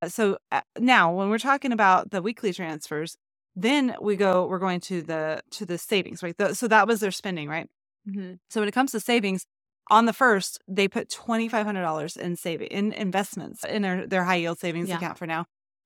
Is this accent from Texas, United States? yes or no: yes; Texas, United States; my husband calls it a Texas mentality. And please don't be offended if you're from Texas, because I'm from Texas.